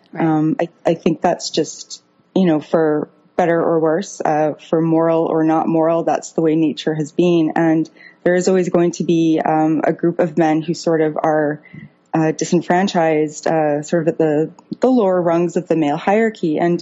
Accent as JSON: {"language": "English", "region": "West Coast", "country": "United States", "tie": "born or raised there", "said": "You know, I grew up on the West Coast. There's a lot of Asian people."}